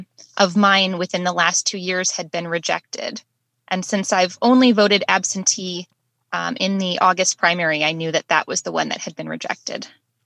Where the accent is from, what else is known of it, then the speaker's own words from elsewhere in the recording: Farmington Hills, Michigan, United States; I'm from Farmington Hills, Michigan.